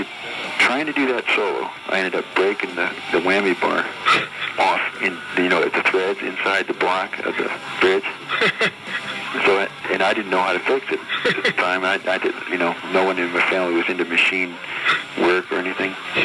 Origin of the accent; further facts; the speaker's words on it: Augusta, Georgia, United States; That was Augusta, Georgia at the time.